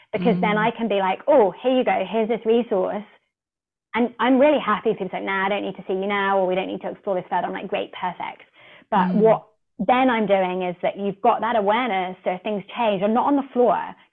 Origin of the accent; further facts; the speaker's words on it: Hawke's Bay, New Zealand; so I'm from Hawke's Bay.